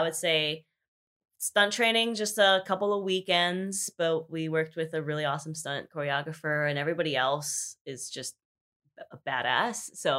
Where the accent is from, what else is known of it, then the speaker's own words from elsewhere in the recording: East Coast, United States; I'm from the East Coast, and when I'm with a lot of Asian Americans who are more from the East Coast, that's also different.